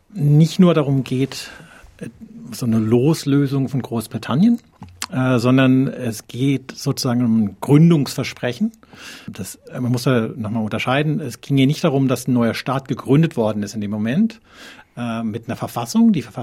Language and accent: German; Baden-Württemberg, Germany; also ich bin in Baden groß geworden, zwischen Elsass und Baden